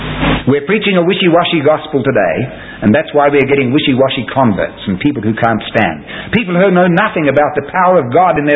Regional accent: New Zealand; born there; I was born in New Zealand and I never murdered anybody at all.

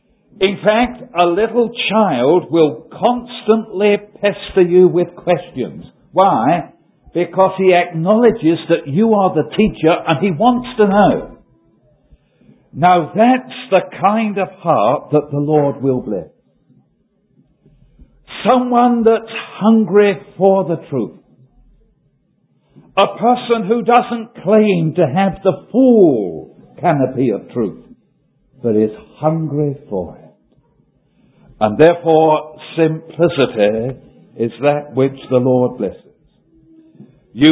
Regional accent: London, United Kingdom; So you can imagine, being a Cockney, I raised my eyebrows when I read that.

